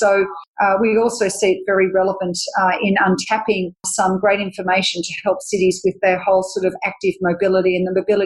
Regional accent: Australia; And this is where I think as an Australian governments have really done very poorly

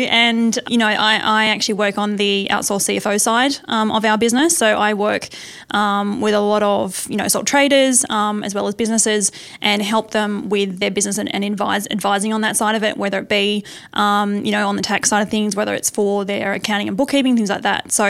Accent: Tasmania, Australia; Well, I'm actually from Tasmania. So that was where I was born and bred

